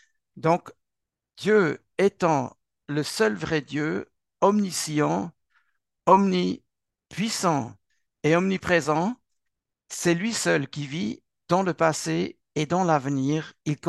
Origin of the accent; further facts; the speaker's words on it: Switzerland; first language German, Swiss German; French is a second language; Et vous entendez que ma langue maternelle n'est pas le français, mais l'allemand, respectivement le suisse-allemand.